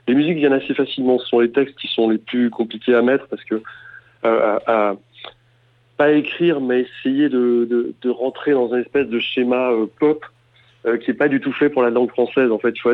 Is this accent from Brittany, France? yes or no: yes; Brittany, France; peut-être parce que c'est aussi en face de la Bretagne et que j'ai grandi en Bretagne.